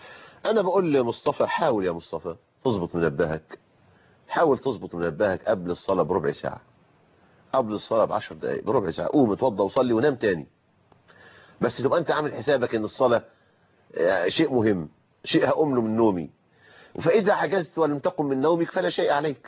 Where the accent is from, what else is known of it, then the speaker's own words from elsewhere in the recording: Egypt; لكن لهم في قانون الوصية الواجبة عندنا في مصر مثل نصيب أبيهم في حدود الثلث